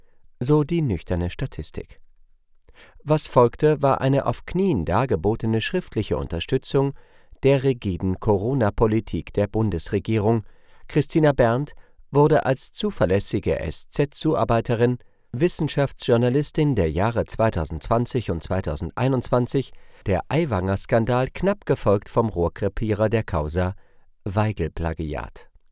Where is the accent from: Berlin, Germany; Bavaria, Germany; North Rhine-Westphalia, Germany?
Berlin, Germany; Als Berliner erwidere ich da spontan